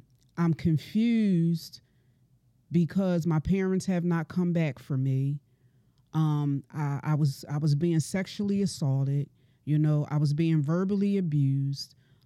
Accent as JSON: {"language": "English", "town": "Camden", "region": "New Jersey", "country": "United States", "said": "I'm originally from Camden, New Jersey. I'm a mother of four daughters, and I have come a long way."}